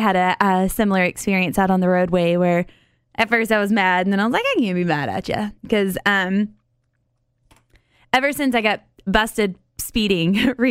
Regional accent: Georgia, United States; Girl, I'm from Georgia. I know how to eat.

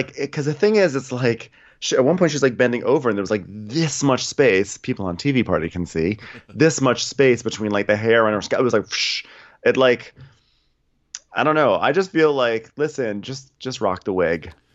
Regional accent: Canada; I'm Canadian

